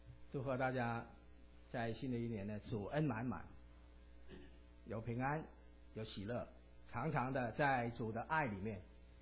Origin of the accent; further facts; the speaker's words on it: China; 我们其实我们中国人呢，我们最重要的就是什么？家庭。